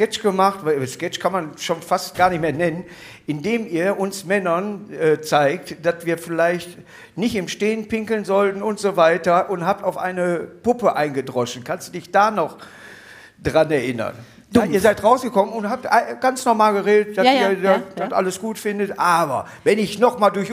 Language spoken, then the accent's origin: German; Duisburg, North Rhine-Westphalia, Germany; Aus meiner Heimatstadt Duisburg.